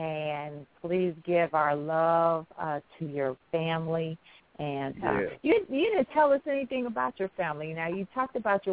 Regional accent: Chicago, Illinois, United States; I look at our hometown, or my hometown, Chicago, and all the killings

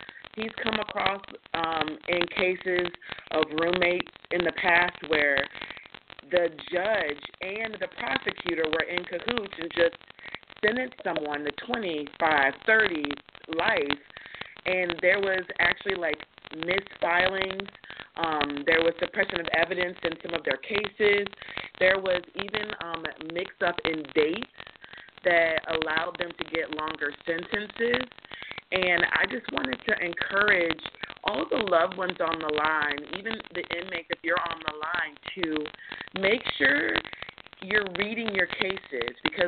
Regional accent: Tampa, Florida, United States; I'm from Tampa.

